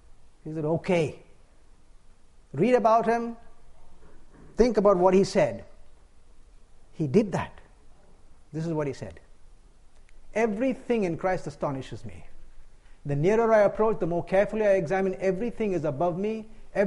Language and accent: English; India; I come from the East, India. We have a tradition there.